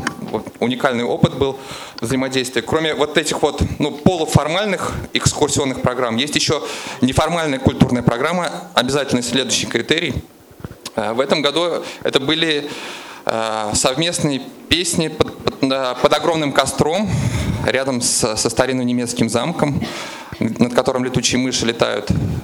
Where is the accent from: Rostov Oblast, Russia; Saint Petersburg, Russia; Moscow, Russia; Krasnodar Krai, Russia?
Saint Petersburg, Russia; я из Санкт-Петербурга.